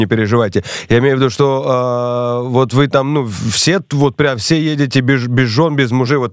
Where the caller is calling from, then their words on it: Moscow, Russia; я сейчас из Москвы вам звоню, потому что в командировке.